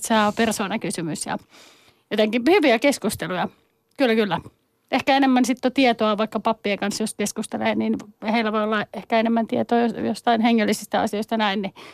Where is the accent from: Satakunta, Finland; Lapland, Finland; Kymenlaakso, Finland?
Satakunta, Finland; Nakkila; Olin 13 ja mä oon Nakkilasta kotoisin ja liftasin Nakkilasta Poriin.